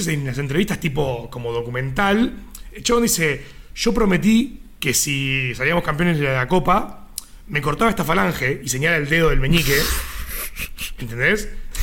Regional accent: Uruguay; aparte siendo uruguayo

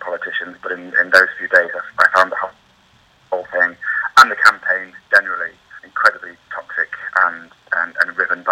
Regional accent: Mansfield, East Midlands, United Kingdom; I come from Leave in a way. My town up north, Mansfield, was one of the constituencies that voted most fully for Leave in the country.

